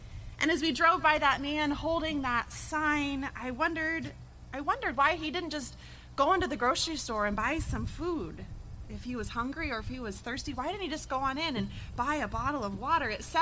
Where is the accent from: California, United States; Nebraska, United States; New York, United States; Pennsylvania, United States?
Nebraska, United States; Lincoln; Well, I remember in the late 1980s pulling into the parking lot of a local grocery store in my hometown of Lincoln, Nebraska.